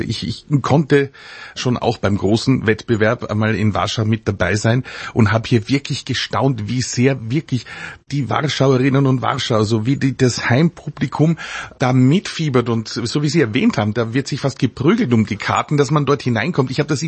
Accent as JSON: {"language": "German", "region": "Vienna", "country": "Austria", "said": "was ich als Wiener jetzt wieder sagen muss"}